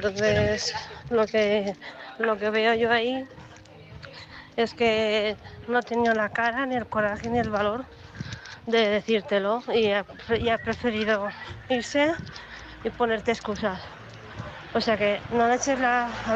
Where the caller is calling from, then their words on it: Castellón, Valencian Community, Spain; soy corresponsal de Castellón